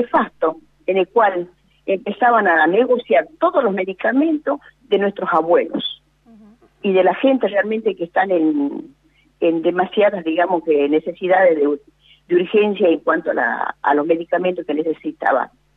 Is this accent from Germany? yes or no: no; Jujuy, Argentina; Los que somos jujeños conocemos muy bien a ellos, ¿no?